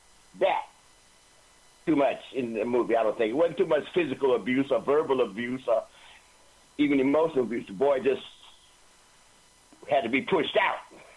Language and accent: English; Oakland, California, United States; But when I grew up in West Oakland, in the Harlem of the West, nigga wasn't no bad word.